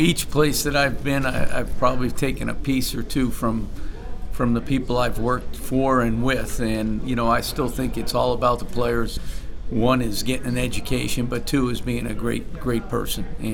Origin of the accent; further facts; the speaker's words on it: Staten Island, New York, United States; The only difference is I grew up in Staten Island and played at Wagner